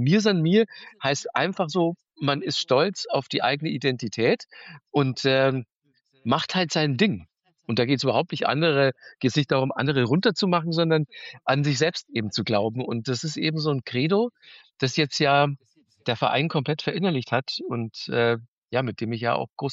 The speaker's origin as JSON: {"language": "German", "town": "Manching", "region": "Bavaria", "country": "Germany", "tie": "born or raised there", "said": "Genau, ich bin in Manching bei Ingolstadt aufgewachsen."}